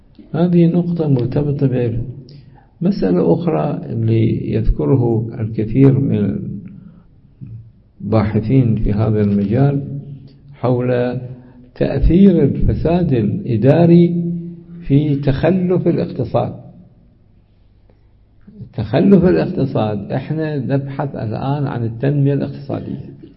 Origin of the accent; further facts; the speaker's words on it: Iraq; عندنا في العراق وعندنا في مناطق أخرى ناس صاروا اختل الوضع الأمني والوضع الحكومي فصاروا تجار